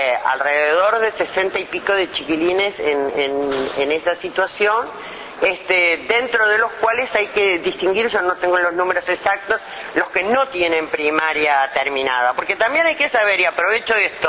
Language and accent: Spanish; Uruguay; esto lo digo con muchísimo orgullo como uruguaya y como ciudadana